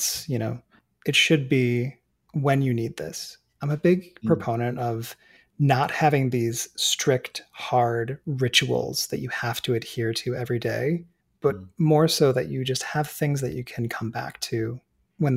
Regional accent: Colorado, United States; I grew up in Colorado. And so just being in the mountains and experiencing that and like seeing the stars

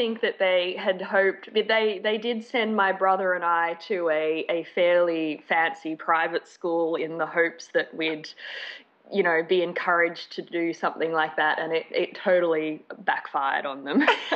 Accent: Melbourne, Victoria, Australia; I grew up in the outer suburbs of Melbourne, which is pretty uncool.

